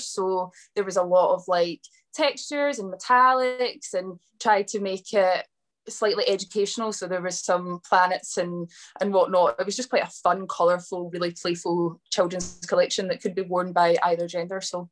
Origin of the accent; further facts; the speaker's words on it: Scotland, United Kingdom; I'm just Scottish through and through. I couldn't imagine being anywhere else.